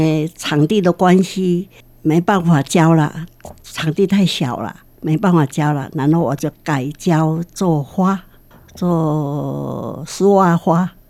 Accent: Taiwan; moved away as an adult; now in Sydney, Australia; 在雪梨很多人都叫我 … 。我从台湾来的，我的年龄已经是90岁了。我是1996年移民来澳洲。

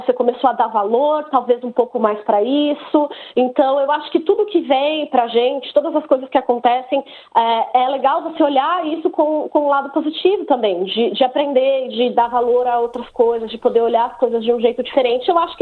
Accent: Brazil; moved away as an adult; now in Australia; eu vim do Brasil como sponsor já. Eu, na verdade, nunca nem tinha saído do Brasil, quando eu vim para cá, foi a primeira vez que eu fiz uma viagem internacional, foi para vir para a Austrália. O que facilitou foi a questão que eu já falava inglês, né, lá no Brasil

